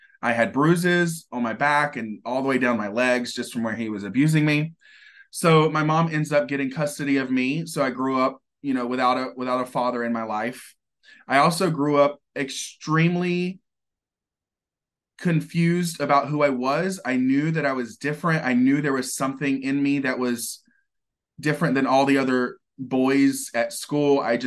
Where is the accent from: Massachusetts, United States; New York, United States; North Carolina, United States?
North Carolina, United States; High Point; I'm from High Point, North Carolina, the furniture capital of the world.